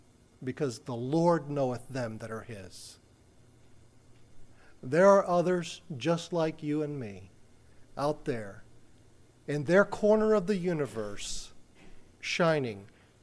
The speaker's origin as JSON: {"language": "English", "town": "Miami", "region": "Florida", "country": "United States", "tie": "born or raised there", "said": "I grew up in Miami, Florida, and in Miami, Florida at night, the street lights are very bright"}